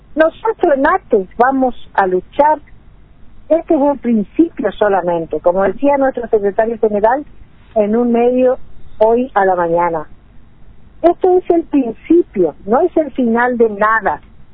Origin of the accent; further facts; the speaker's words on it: Argentina; como argentina, da vergüenza que nosotros tengamos un gobierno integrado por esta gente